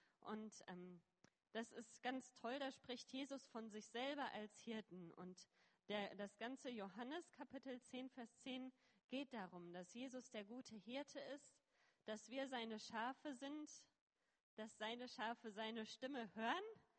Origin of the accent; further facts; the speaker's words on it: Lüdenscheid, North Rhine-Westphalia, Germany; moved away as an adult; now in India; ich komme ursprünglich aus dem Sauerland, aus Lüdenscheid und ich bin mit 19 nach Indien gegangen